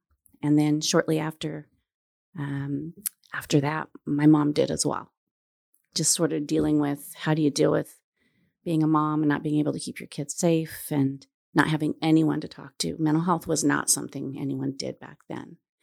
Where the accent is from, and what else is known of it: Huntington Beach, California, United States; born or raised there; also born or lived in Japan